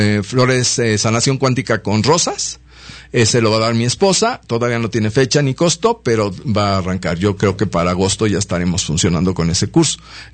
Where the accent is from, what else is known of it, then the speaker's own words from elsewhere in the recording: Mexico; que es la que nos corresponde a nosotros como mexicanos